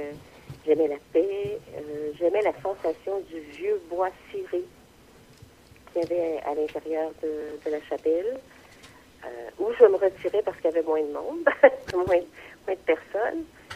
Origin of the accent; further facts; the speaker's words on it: Montreal, Quebec, Canada; j'ai été élevée à l'ombre de l'oratoire, dans le sens où on habitait tout près.